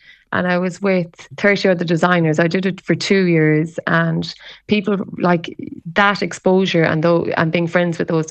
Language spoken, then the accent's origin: English; Ireland; Now we grew up in the Gaeltacht, we were taught to Irish and you are immersed in culture.